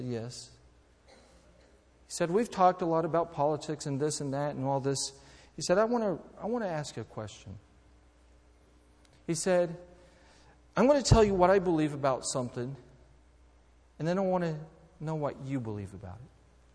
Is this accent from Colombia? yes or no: no; Brazil; I grew up in Brazil. I was born and raised in Brazil.